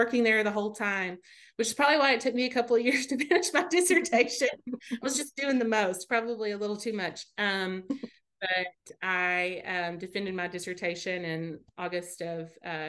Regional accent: Kentucky, United States; also born or lived in Lexington; I lived in Lexington for a long time, and I am originally from Eastern Kentucky, but hadn't lived here since I graduated from high school.

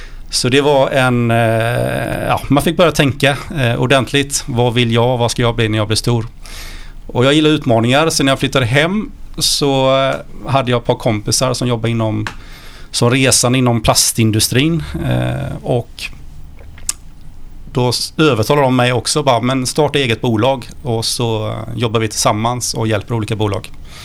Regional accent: Ullared, Halland County, Sweden; Är född och uppvuxen i ett litet samhälle som många inte kände till tidigare. Det är mer förknippat med ett varuhus numera som heter Ullared.

